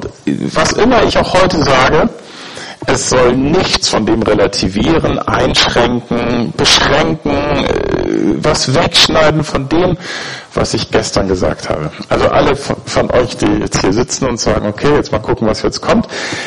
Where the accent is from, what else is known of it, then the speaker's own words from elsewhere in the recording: Schleswig-Holstein, Germany; Ich komme aus Nordfriesland, ja.